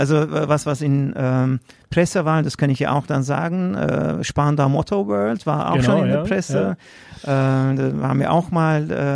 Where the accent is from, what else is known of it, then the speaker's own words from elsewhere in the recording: Turkey; Ich komme ja auch aus der Türkei und … hat seinen Ursprung auch in der Türkei.